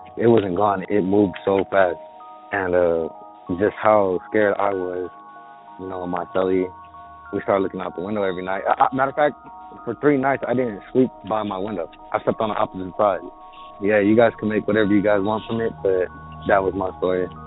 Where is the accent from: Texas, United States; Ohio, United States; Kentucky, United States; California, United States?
California, United States; Bay Area; I'm from the Bay Area, California.